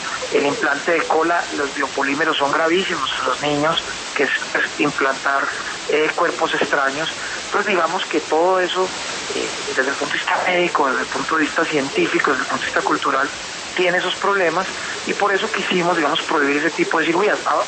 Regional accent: Colombia

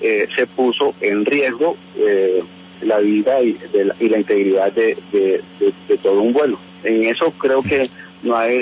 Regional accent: Colombia; nosotros colombianos

